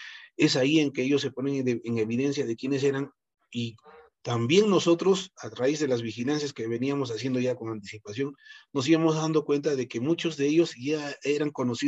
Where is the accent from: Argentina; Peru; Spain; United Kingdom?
Peru; Cusco; por el lugar donde nací, por mi apariencia física. Pues yo soy de Cusco, dicho sea de paso.